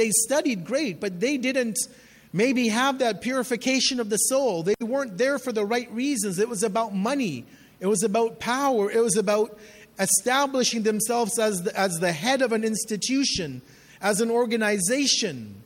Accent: Edmonton, Alberta, Canada; people that I grew up with in Edmonton

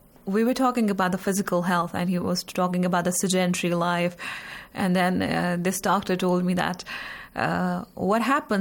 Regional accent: India

